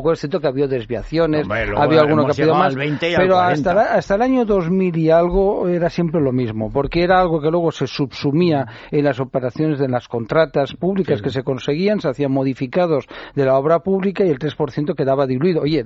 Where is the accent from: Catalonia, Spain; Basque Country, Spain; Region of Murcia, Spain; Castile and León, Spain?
Catalonia, Spain; yo como catalán, y Javier también, que lo hemos vivido y tal